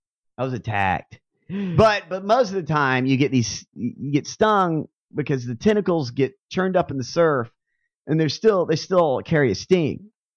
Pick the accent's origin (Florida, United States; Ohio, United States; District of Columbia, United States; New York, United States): Florida, United States; I grew up in Florida